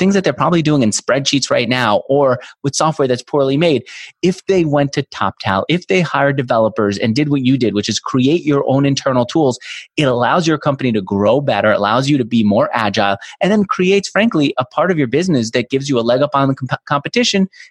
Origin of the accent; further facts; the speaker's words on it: New York, United States; I grew up in New York where everybody was listening to Howard Stern.